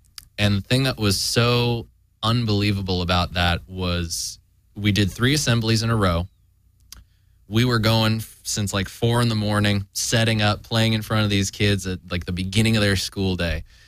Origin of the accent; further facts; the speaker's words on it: Los Angeles, California, United States; moved away as an adult; I'm born and raised in the Valley, but I moved out of LA several years back.